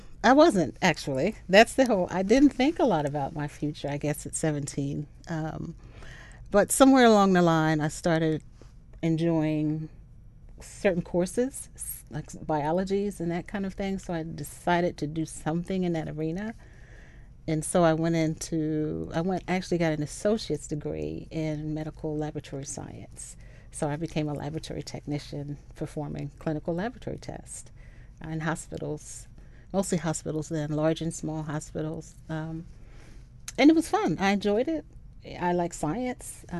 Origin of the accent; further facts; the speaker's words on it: Camden, New Jersey, United States; born there; I was born in Camden, New Jersey. It's actually South Jersey. People usually are familiar with Atlantic City, that area.